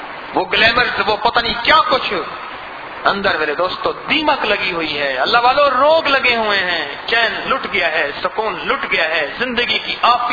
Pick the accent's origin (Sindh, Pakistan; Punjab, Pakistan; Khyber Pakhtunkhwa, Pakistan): Sindh, Pakistan; Karachi; now in Dubai, United Arab Emirates; اصل میں کراچی کا ہوں لیکن مستقل رہائش میری جو ہے وہ دبئی میں ہے